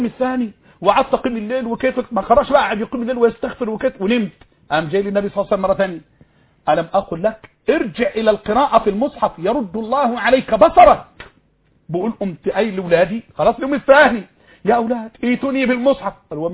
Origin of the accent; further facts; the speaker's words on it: Egypt; بلدنا مصر